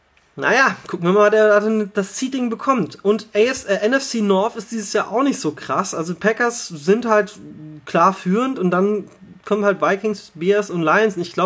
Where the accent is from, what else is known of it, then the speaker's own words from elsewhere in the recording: Hanover, Lower Saxony, Germany; born there; das muss ich als gebürtiger Hannoveraner zugeben